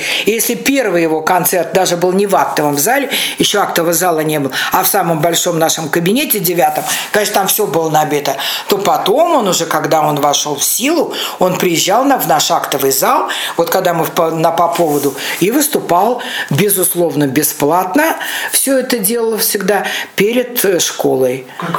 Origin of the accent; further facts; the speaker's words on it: Saint Petersburg, Russia; Это потом выяснилось, что да, я ленинградка